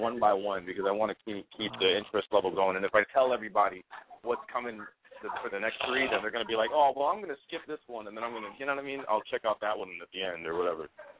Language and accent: English; Chicago, Illinois, United States; I grew up in Chicago when, you know, house music in Chicago was just being birthed.